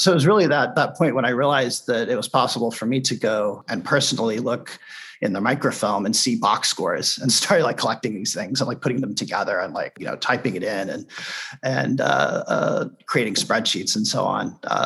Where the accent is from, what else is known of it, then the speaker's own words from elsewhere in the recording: Kansas City, Missouri, United States; I grew up as a baseball fan. I grew up in Kansas City, and of course, in Kansas City, even back in the 70s and 80s, there wasn't a ton of stuff about the Negro Leagues then.